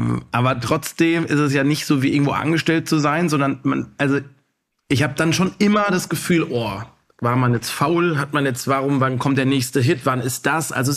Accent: Karlsruhe, Baden-Württemberg, Germany; in Karlsruhe meiner Heimat abzuhängen

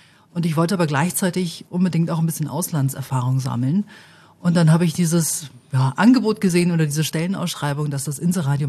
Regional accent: Bremen, Germany; ich komme aus Bremen

